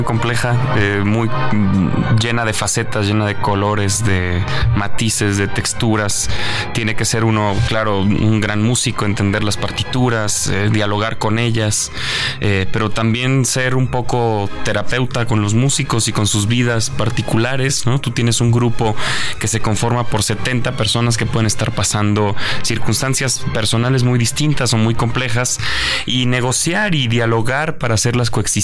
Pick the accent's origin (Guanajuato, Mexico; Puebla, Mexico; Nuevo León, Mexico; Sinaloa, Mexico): Guanajuato, Mexico; estaré en Guanajuato, que es mi tierra, soy orgullosamente guanajuatense y tiene 8 años que no dirijo en mi ciudad